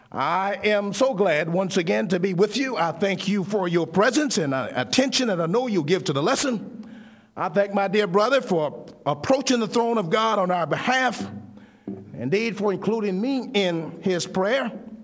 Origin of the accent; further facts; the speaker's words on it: New Orleans, Louisiana, United States; When I was growing up in New Orleans, amongst Jim Crow